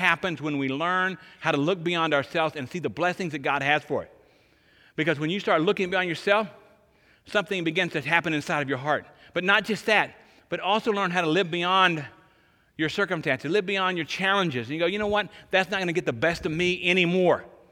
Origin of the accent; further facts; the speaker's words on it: the South, United States; I'm from the South.